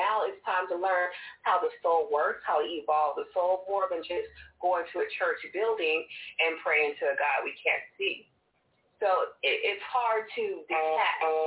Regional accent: Corpus Christi, Texas, United States; born there; because I was born in Texas. I was born in Corpus Christi, Texas. So it's really deep down Texas.

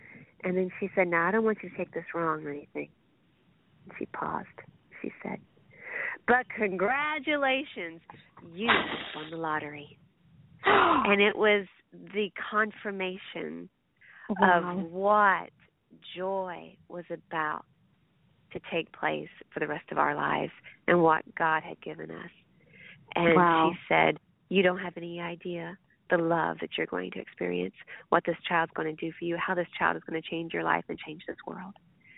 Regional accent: Indiana, United States; Well, I'm from Indiana, of course

